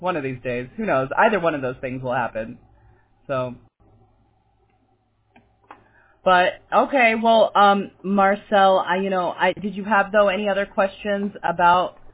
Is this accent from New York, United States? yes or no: no; California, United States; Well, I'm from California.